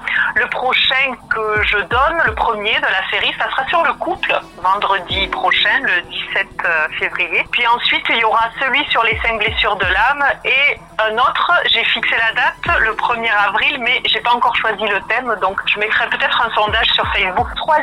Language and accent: French; Vic-Fezensac, Occitanie, France; born there; J'ai 46 ans, je suis gersoise, je suis née à Vic-Fezensac.